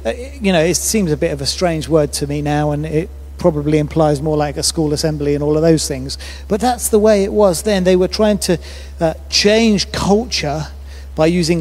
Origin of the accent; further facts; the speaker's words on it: South West England, United Kingdom; I'm thinking of the churches in Devon that I grew up meeting.